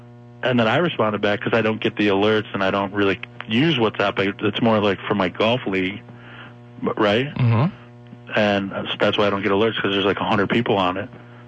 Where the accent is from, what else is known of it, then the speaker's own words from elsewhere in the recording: Connecticut, United States; I'm a landscaper from Connecticut, a Marine that went to Iraq in 2003, right?